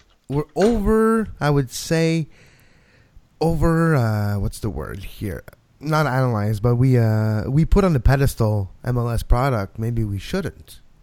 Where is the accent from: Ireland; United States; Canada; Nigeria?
Canada; I wrote the little brothers from the north. Like, I am one of those brothers.